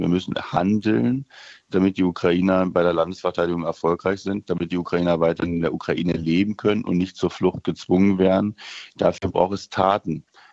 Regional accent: Saxony-Anhalt, Germany; Ich bin selber aus Sachsen-Anhalt, wo wir glücklicherweise etwas stabiler unterwegs sind.

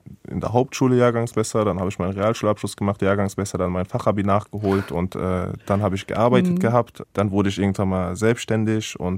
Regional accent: Hanau, Hesse, Germany; ich bin in Hanau-Kesselstadt, wie Sie gesagt haben, aufgewachsen. Das ist ein Ort, die Weststadt ist ein Ort, das wurde jetzt von den Medien als Migranten-Hotspot betitelt.

